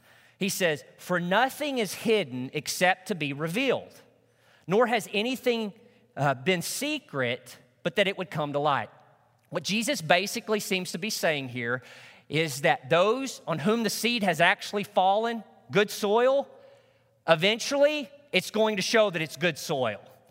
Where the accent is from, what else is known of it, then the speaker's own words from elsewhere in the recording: Truman, Arkansas, United States; Most of you know that I grew up in Northeast Arkansas. I lived out in the country in my hometown of Truman.